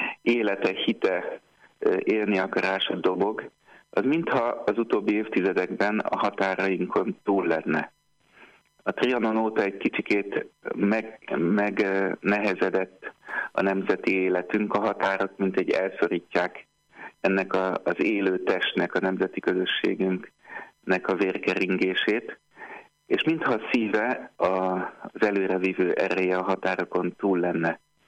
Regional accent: Hungary; mondtam neki, hogy Magyarországról jöttem

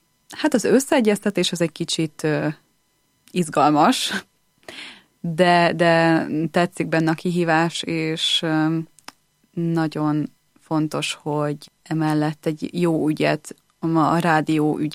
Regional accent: Zalaegerszeg, Zala, Hungary; mivel én amúgy zalaegerszegi vagyok, és úgy, amint említettem, ez az iskola Nagykanizsán volt, ezért én kollégista voltam

